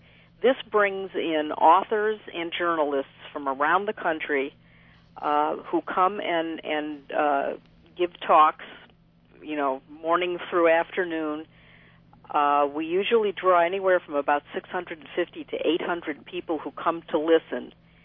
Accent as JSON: {"language": "English", "town": "Hartford", "region": "Connecticut", "country": "United States", "tie": "born or raised there", "said": "I grew up in Hartford. I've lived here my entire life"}